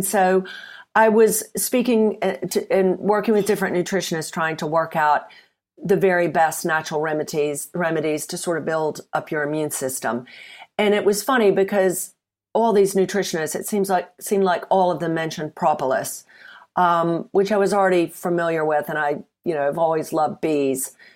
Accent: Mississippi, United States; moved away as an adult; now in United Kingdom; Well, I'm from Mississippi originally. I've been in the UK for many decades. So the accent is probably smoothed out

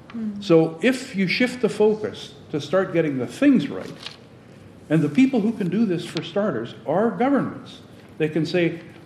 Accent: Central Canada, Canada; stuck it in my hometown in central Canada

